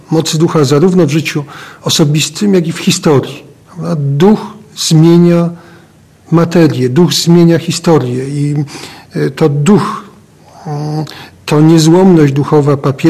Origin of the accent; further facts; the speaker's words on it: Subcarpathian Voivodeship, Poland; tak jak ja gdzieś tam na tej głuchej podkarpackiej prowincji